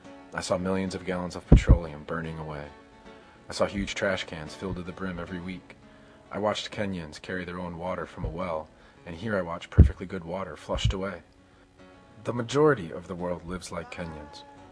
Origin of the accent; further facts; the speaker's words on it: Chicago, Illinois, United States; I'm a regular guy born and raised in Chicagoland